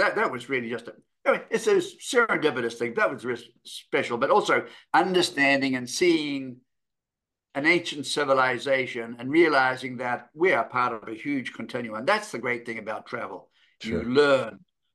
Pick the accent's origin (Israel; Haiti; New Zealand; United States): New Zealand; growing up in New Zealand, you know, our nearest neighbor was Australia, 1,200 miles away at the nearest point. So we were an isolated nation